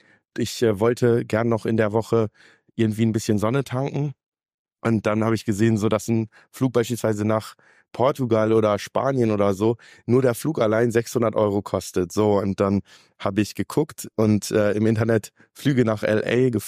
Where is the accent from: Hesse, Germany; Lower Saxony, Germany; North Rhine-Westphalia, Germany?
Lower Saxony, Germany; Ich komme aus der Nähe von Nienburg an der Weser, aus dem kleinen Ort Gallisbünden mit 200 Einwohnern